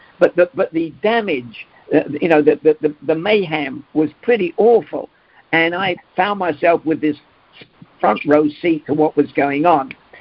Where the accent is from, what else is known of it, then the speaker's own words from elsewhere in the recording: England, United Kingdom; look, I'm from England.